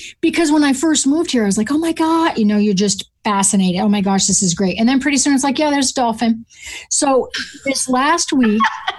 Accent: New Hampshire, United States; also born or lived in Colorado, United States / Germany; So I grew up in Northern New Hampshire, and I ended up in Colorado for 25 years after I had a stint in Germany.

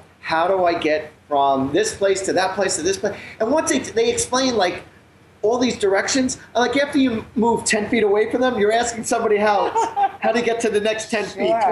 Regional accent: United States; But they don't know that I'm American if I speak like this

